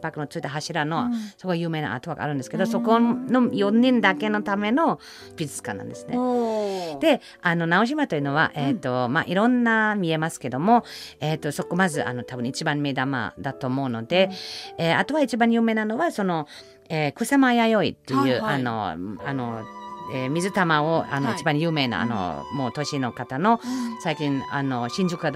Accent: Germany; born there; Japanese is a second language; 私のドイツ生まれたところは、ワインが盛んだから、うん、今はワイン会、ワイン祭りが大変多いです。

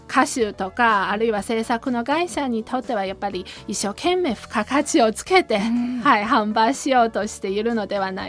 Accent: China; Japanese is a second language; moved away as an adult; now in Niigata, Japan; 私は中国から来たんですけれども、アンニャの友達です。2009年からもう9年間なんですけれども、ずっと新潟市に住んでいます。

